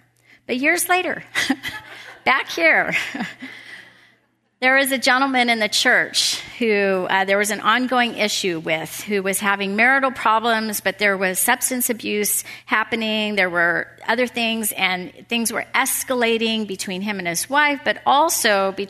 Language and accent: English; Oregon, United States; Now, I grew up in Southern Oregon, way out in the boonies, in the mountains, and there wasn't a need to lock doors.